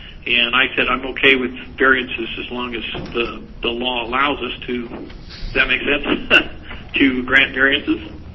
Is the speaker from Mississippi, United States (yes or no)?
no; Washington, United States; And I'm from Washington originally, and I know in Washington there's reimbursement money.